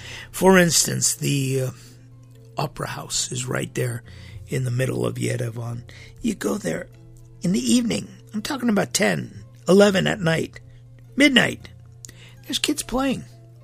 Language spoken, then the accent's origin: English; Hollywood, California, United States; Now, I grew up in Hollywood, California. Now, this today you'd be scared to go out. When I grew up back in the 60s, 70s, even 80s, well, 80s, I was already out of there. I had headed up to Cupertino in 1982.